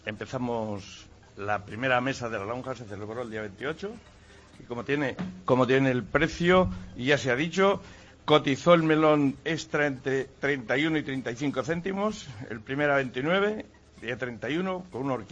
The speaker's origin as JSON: {"language": "Spanish", "region": "Castilla-La Mancha", "country": "Spain", "said": "ya sabéis que como buenos manchegos somos un poco tercos"}